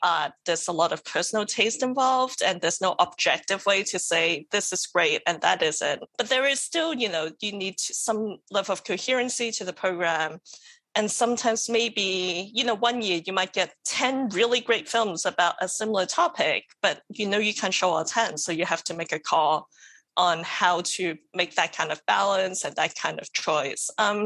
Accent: Australia; also born or lived in Hong Kong; I was born in Hong Kong, and then as a kid, I grew up in Australia. We moved there when in the early 90s or something. And I went to school there, did my uni there

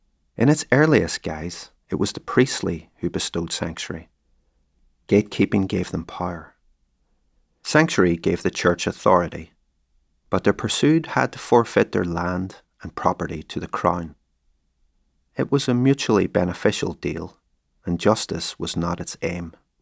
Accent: Derry, Northern Ireland, United Kingdom; Between 1969 and 1972, there was one brief reprieve in my hometown. An autonomous community space called Free Derry, encompassing the bog side in the valley and Craigan on the heights.

